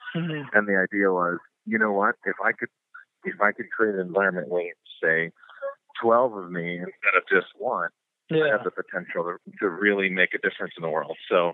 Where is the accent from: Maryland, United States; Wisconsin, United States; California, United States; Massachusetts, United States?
Wisconsin, United States; I was born right outside of Green Bay. Okay. And then lived upstate in near Tech, Wisconsin for a few years growing up.